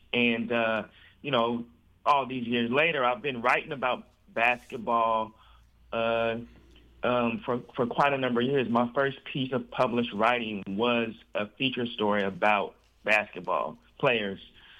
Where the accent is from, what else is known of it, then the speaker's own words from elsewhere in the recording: Portland, Oregon, United States; I grew up in Portland, Oregon. And one of the things we call Portland, Oregon is Rip City.